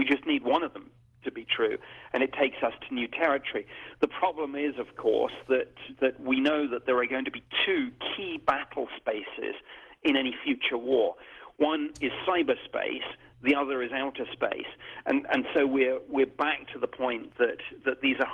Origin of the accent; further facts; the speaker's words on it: United Kingdom; as I'm a Brit.